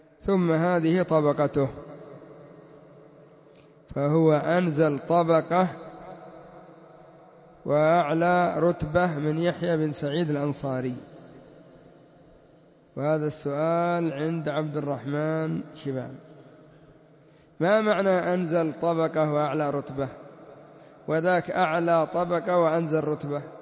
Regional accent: Yemen; عندنا في اليمن يقولون عبده، وهذا خطأ ولحن فاحش

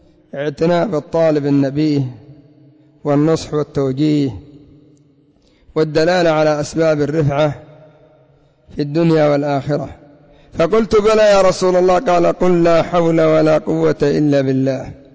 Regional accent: Yemen

